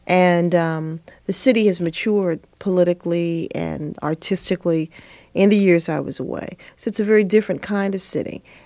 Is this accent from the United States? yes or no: yes; Washington, District of Columbia, United States; but that were in, of all places, my hometown of Washington, which seemed to me at that time the most unglamorous, unexciting place on earth.